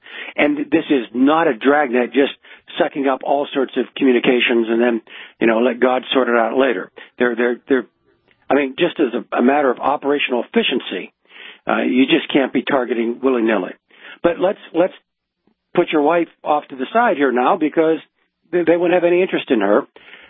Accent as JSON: {"language": "English", "country": "United States", "said": "And I understand that as an American, I live in a society that distrusts only two things, power and secrecy."}